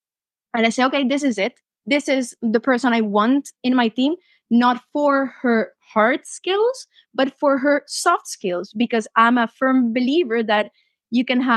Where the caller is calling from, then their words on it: Thailand; I'm connecting from Thailand today